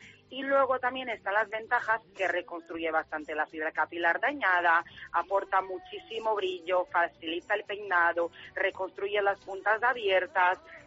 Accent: Brazil; yo soy brasileña y traigo el producto de Brasil

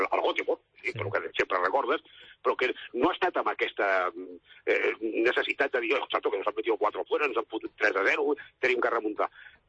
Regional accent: Barcelona, Catalonia, Spain; sent ciutadà de Barcelona tota la vida

